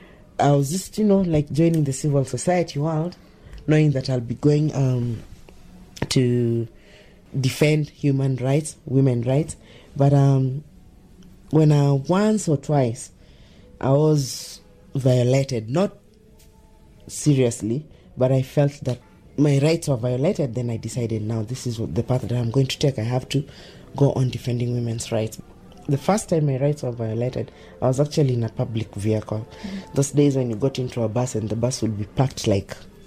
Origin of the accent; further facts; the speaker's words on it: Kibera, Nairobi, Kenya; I am the female Kenya Nubian cultural ambassador. I live in Kibera. I was born in Kibera, raised in Kibera, educated elsewhere, but still came back to Kibera. My roots are here.